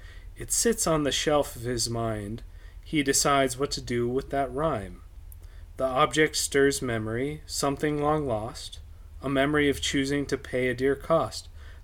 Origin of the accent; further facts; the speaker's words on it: North Dakota, United States; No, he lives in my hometown. He lives in North Dakota.